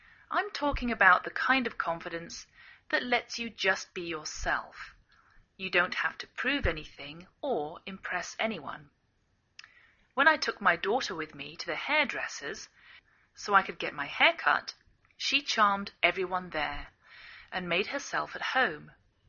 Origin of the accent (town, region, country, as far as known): England, United Kingdom; now in United States